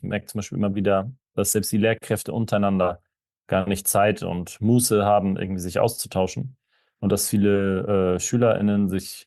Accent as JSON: {"language": "German", "region": "Hamburg", "country": "Germany", "said": "ich komme eigentlich aus Hamburg. Mein Vater kommt aus der Türkei."}